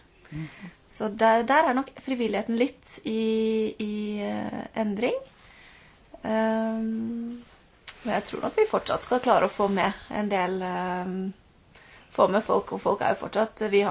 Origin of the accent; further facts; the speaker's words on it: Aurland, Vestland, Norway; Men ja, jeg vokste opp inne i Aurland på jordbruksskolen der inne. Så ble det bokmålsdialekt med meg. Men jeg er nå sogning i hjertet, selv om det ikke høres sånn ut.